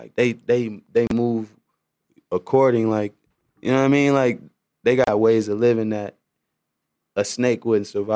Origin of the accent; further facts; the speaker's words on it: St. Louis, Missouri, United States; Well, you know I'm from St. Louis, bro. So, like, our strip club was Onyx. We had the Pink Slip.